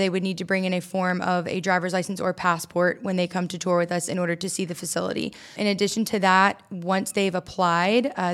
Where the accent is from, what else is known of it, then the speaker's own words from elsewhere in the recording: Columbia, United States; And, you know, I grew up in Columbia.